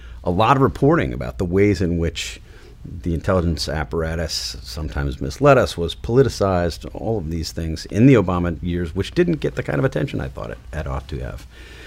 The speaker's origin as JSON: {"language": "English", "town": "Wauwatosa", "region": "Wisconsin", "country": "United States", "tie": "born or raised there", "said": "sitting at home in Wauwatosa, Wisconsin, my hometown"}